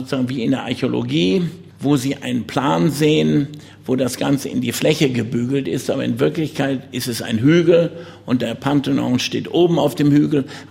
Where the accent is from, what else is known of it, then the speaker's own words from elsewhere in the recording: North Rhine-Westphalia, Germany; Ich bin immer stolz darauf, Münsterländer zu sein. Ich bin auf dem Dorf im Münsterland groß geworden.